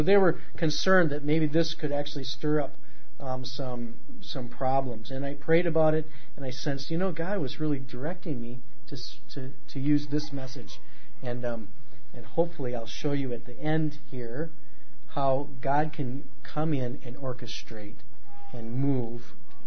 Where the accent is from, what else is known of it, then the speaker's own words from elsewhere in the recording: Mexico; now in United States; And you know, we come from Mexico.